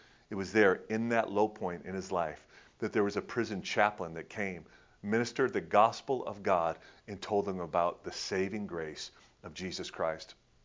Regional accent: Detroit, Michigan, United States; Back in 1994, the U.S. Figure Skating Champions were taking place actually in my hometown, Detroit, Michigan, Joe Louis Arena.

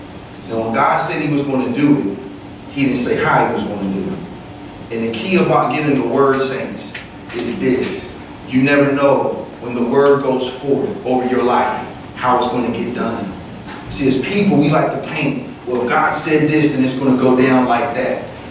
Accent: the South, United States; I'm from the South, and it's hot. I'm a tropical man.

